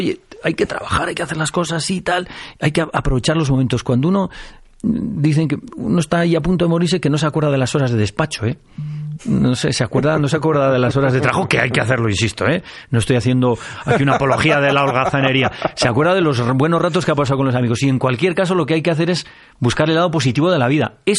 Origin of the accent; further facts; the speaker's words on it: La Rioja, Spain; Calahorra, una ciudad de mi tierra, de La Rioja